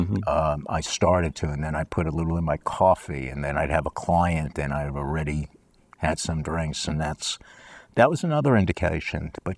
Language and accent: English; New York City, New York, United States; Growing up in New York City, I was very fortunate.